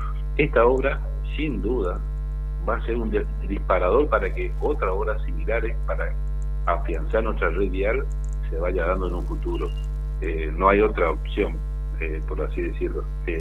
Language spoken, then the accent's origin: Spanish; Argentina; siendo argentino